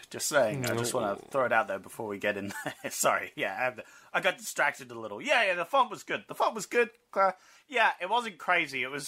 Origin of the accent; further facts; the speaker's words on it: Canada; Because I'm Canadian Zach.